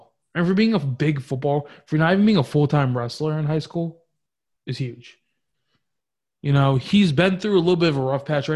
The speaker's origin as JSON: {"language": "English", "region": "New Jersey", "country": "United States", "said": "I'm from Jersey. I have to."}